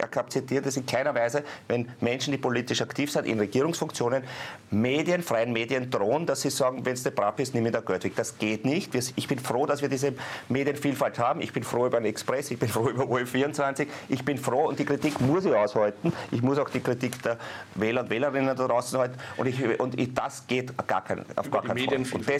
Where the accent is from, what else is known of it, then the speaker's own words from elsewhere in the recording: Floridsdorf, Vienna, Austria; und ich komme aus Floridsdorf, ist das sehr mühsam